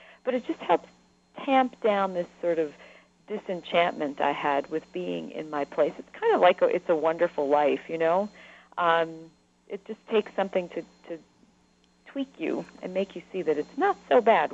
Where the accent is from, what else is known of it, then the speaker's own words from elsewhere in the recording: New York, United States; I grew up in New York, and people would come see New York and had never seen it before, and that made me appreciate that I lived in this big city